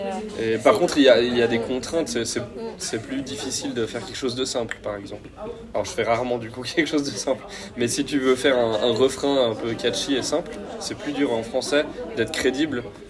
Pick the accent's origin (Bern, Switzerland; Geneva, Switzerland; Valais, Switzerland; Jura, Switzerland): Geneva, Switzerland; on aime bien jouer chez nous à Genève aussi, mais c'est vrai qu'on a plus joué, je pense, par ici qu'ailleurs en Suisse.